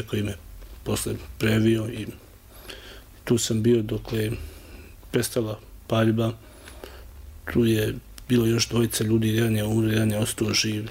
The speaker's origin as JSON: {"language": "Bosnian", "town": "Tuzla", "region": "Federation of Bosnia and Herzegovina", "country": "Bosnia & Herzegovina", "said": "Ja sam ipak iz Tuzle i nisam to očekivao."}